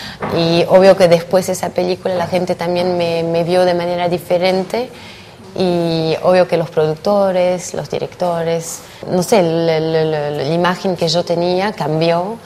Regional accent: Argentina; now in France; soy más francesa que argentina, estoy acá hace 38 años, pero me encanta ir allá, mi familia, todo.

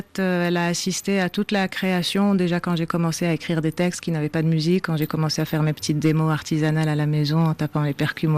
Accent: Casablanca, Casablanca-Settat, Morocco; born there; Je suis née à Casablanca, en ville. Au printemps.

